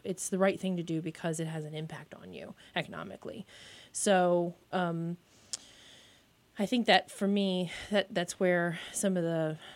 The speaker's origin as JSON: {"language": "English", "region": "Ohio", "country": "United States", "tie": "born or raised there", "said": "I was born and raised in Ohio in a small town, and my mom's main mission in life was to make sure that no one was left behind, ever."}